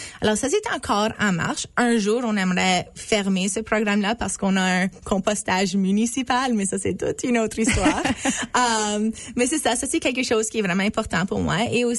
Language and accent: French; Manitoba, Canada; j'ai grandi dans la banlieue de Island Lakes, qui est dans la circonscription électorale au sud-est de la ville. Je suis allée à l'école à Sarthe.